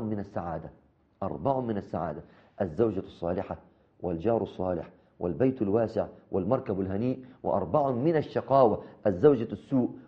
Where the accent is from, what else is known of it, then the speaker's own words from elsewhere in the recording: Mansoura, Dakahlia, Egypt; هنا عندنا في المنصورة